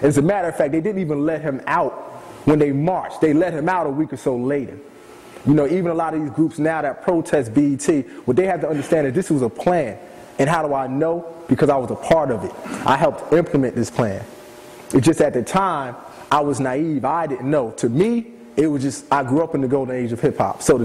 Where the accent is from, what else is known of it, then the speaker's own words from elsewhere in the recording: Willingboro, New Jersey, United States; I grew up in Pennypacker Park.